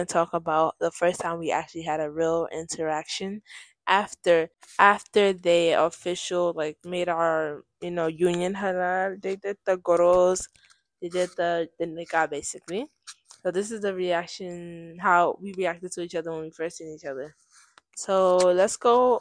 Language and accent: English; United States; As an American, right? Our tax dollars are funding that.